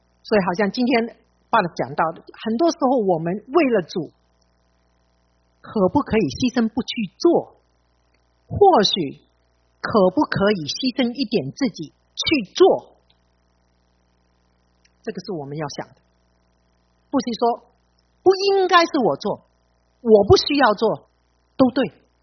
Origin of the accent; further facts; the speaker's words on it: China; 我们中国人好像比较少这样子